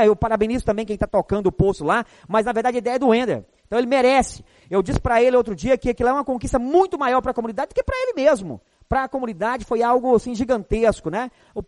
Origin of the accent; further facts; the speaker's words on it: Buritis, Minas Gerais, Brazil; also born or lived in Unaí; De Buritis como um todo, mas eu moro no Distrito de São Pedro, não é vergonha nenhuma dizer que eu nasci em Unaí, sou natural de Unaí, mas vim para o distrito com apenas 5 anos de idade e estou lá até hoje.